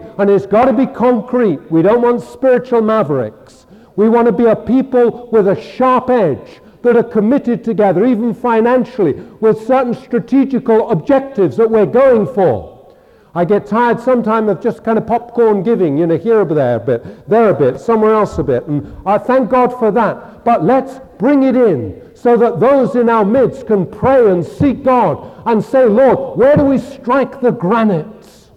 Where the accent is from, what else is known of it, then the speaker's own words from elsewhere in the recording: England, United Kingdom; I'm English and strange